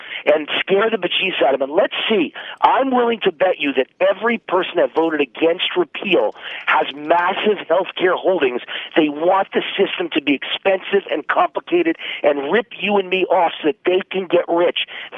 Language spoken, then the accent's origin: English; New York, United States; I'm from New York and I know what the scam is.